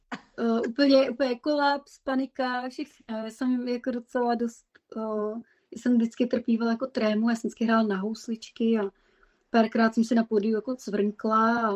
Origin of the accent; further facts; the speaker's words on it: Plzeň, Plzeň Region, Czechia; accent: Plzeň; now in Moravian-Silesian Region, Czechia; Víš, že vlastně já jsem z Plzně, takže když přijedu, my žijeme v Moravskoslezském kraji, jo? A já když přijedu do Plzně, tak znova chytím jako plzeňský přízvuk.